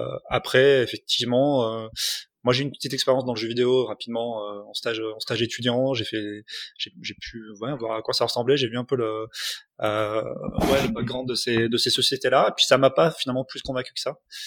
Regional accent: Toulouse, Occitanie, France; Moi je viens de Toulouse, donc assez naturellement finalement quand je suis revenu sur Toulouse

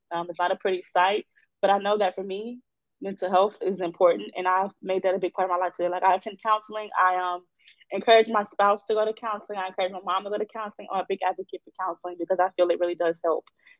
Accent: Baton Rouge, Louisiana, United States; Well, I'm from the South. So, being in the South, we love crawfish.

